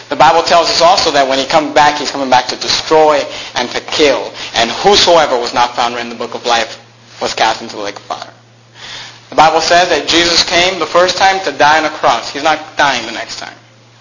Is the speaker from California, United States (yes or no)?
yes; California, United States; I grew up in the Bay Area.